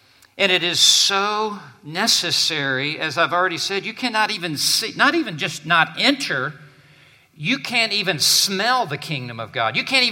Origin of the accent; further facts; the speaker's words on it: Southern United States, United States; And I say this as a Southerner.